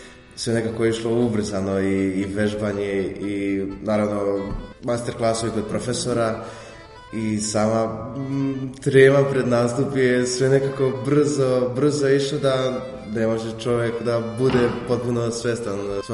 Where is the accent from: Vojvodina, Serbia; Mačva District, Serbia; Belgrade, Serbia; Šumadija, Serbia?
Mačva District, Serbia; Prnjavor; dolazim iz Prnjavara, iz mjesta okoline Šapca.